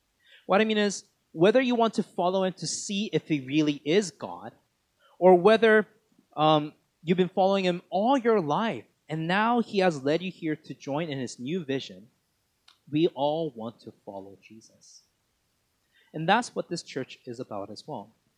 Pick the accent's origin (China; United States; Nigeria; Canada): Canada; Burnaby, British Columbia; I grew up in Burnaby, went to Burnaby South Secondary, and then I also had friends around here, around Fraser Heights, Guilford area, because my first Korean church was Gwangnim.